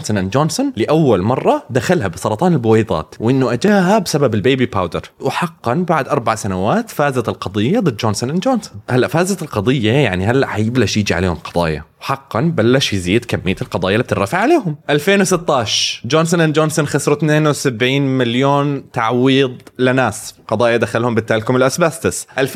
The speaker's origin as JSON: {"language": "Arabic", "country": "Syria", "said": "أنا سوري، أنا انحط علي كثير وأنا صغير"}